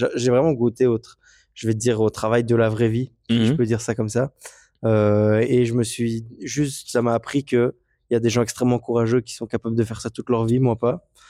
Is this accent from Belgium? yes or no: yes; Anderlecht, Brussels-Capital Region, Belgium; Moi, j'ai grandi aussi à Anderlecht, donc je pouvais beaucoup plus facilement m'identifier à lui.